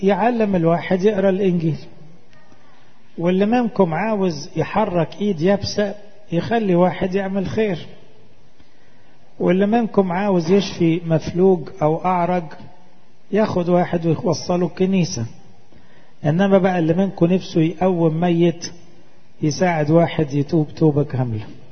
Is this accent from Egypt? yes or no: yes; Egypt; احنا كمصريين عندنا عيب وحش ان احنا نعمم